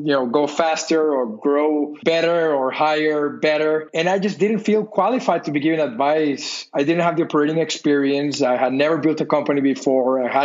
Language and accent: English; Colombia; I'm from originally from Colombia. I come from a family of entrepreneurs on both sides